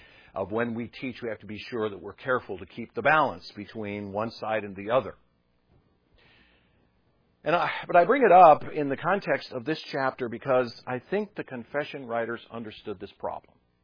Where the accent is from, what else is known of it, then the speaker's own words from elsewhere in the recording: Minnesota, United States; I grew up in Minnesota, the land of 9 months of winter and 3 months of road repair.